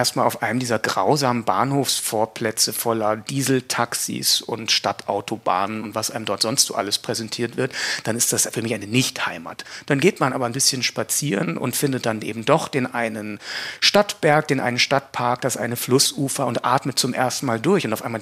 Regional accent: Baden-Württemberg, Germany; wenn man sieht, wo ich aufgewachsen bin, im allerschönsten Südbaden, der ja nun wirklich auch ein Naturparadies ist

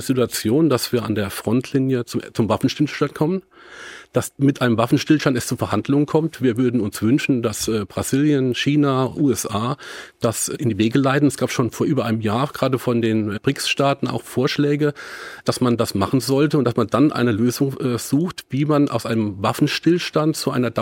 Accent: Rhineland-Palatinate, Germany; Ich komme aus dem Land, aus dem Kreis Kaiserslautern. Da kann man nicht so einfach vielleicht wie in Mainz auf den ÖPNV umsteigen.

